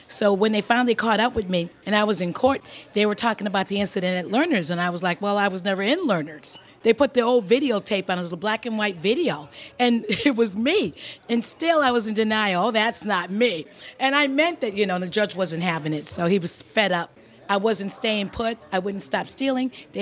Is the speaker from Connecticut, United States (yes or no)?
no; Rochester, New York, United States; I grew up in Rochester, New York.